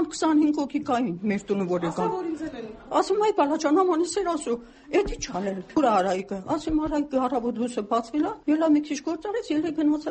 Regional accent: Yerevan, Armenia; արտաշացի չենք, մենք Երևանից ենք։

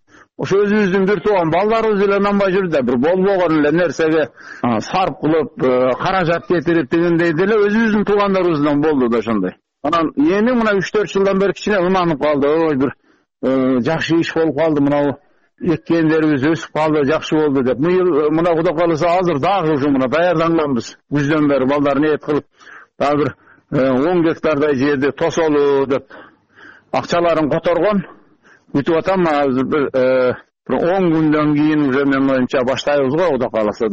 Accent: Kara-Kulja, Osh Region, Kyrgyzstan; now in Jalal-Abad, Kyrgyzstan; өзүм туулуп өскөн жака, Каракулжага, өзү Жалал Абадта турам да.

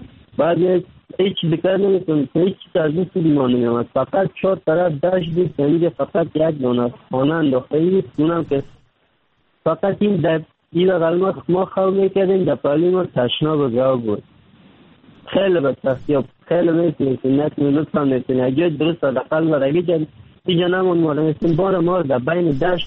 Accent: Afghanistan; now in Turkey; در مدت 3 سال میشه ترکیه آمدم، از افغانستان 3 سال میشه رکن سیدنم ترکیه هستم.

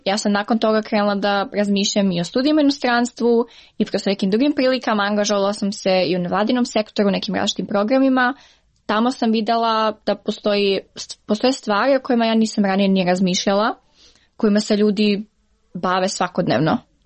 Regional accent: Niš, Southern and Eastern Serbia, Serbia; zbog mog akcenta, zbog toga što sam iz Niš, zbog toga što ne pričam možda kako treba

